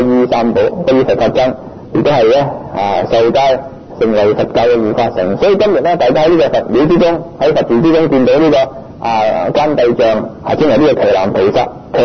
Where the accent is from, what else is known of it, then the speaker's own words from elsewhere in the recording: Guangdong, China; 我們廣東人俗語、家和萬事興